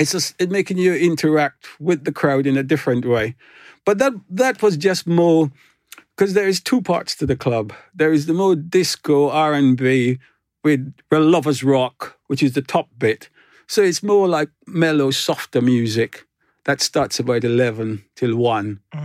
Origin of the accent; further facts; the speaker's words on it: Grenada; born there; I mean, when I was in the West Indies, because I was born in Grenada, I wasn't born in Jamaica, so it was more carnival.